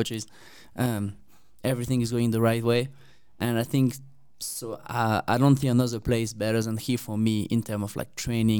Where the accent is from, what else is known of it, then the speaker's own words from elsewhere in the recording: south of France, France; English is a second language; But no, I always like lived in the south of France. I did my high school, like elementary school, high school, and everything like in the south of France.